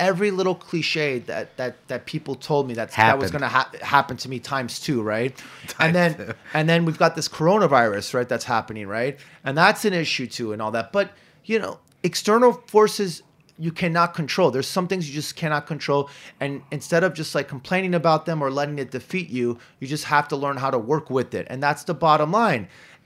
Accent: New York City, New York, United States; Listen, I grew up in Hell's Kitchen. I kind of went through that whole phase of gentrification and all

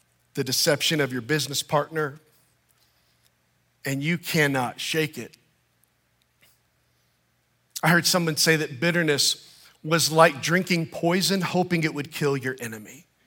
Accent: Texas, United States; I grew up in Central Texas, and the holy grail of all trees was a live oak tree.

